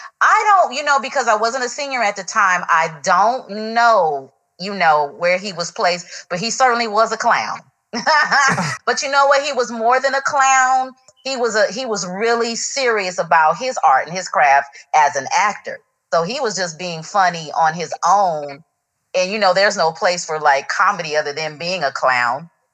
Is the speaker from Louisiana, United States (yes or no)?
no; Los Angeles, California, United States; You know, I'm South Central Los Angeles, and just being raised in the neighborhood, I had a great experience